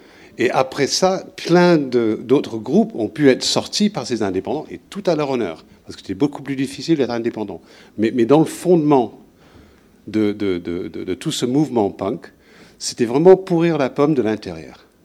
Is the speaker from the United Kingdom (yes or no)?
yes; England, United Kingdom; French is a second language; Moi, je suis d'Angleterre, et en Angleterre, à l'époque punk, quelque part, tout le monde se détestait.